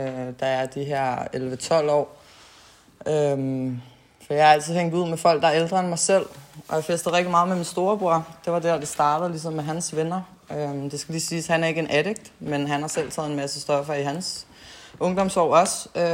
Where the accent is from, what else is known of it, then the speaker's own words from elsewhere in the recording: Copenhagen, Capital Region of Denmark, Denmark; Jeg er født og opvokset på Amager i København.